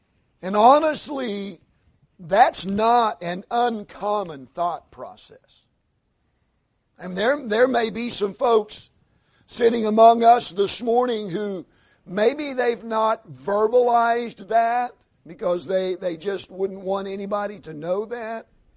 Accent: Oklahoma, United States; But anyway, I was raised in Panhandle of Oklahoma

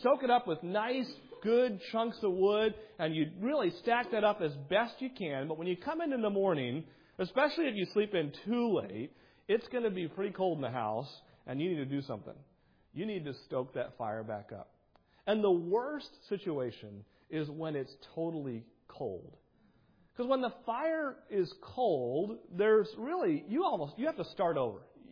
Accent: New England, United States; now in Florida, United States; We don't do this as much in Florida, but where I grew up in New England, and I know others grew up in some colder weather states, we heated our house with a wood stove.

